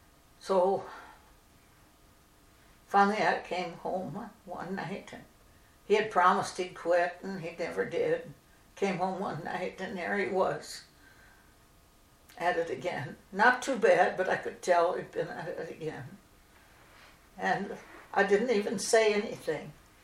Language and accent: English; Salem, United States; I was a strong Lutheran. I grew up in Salem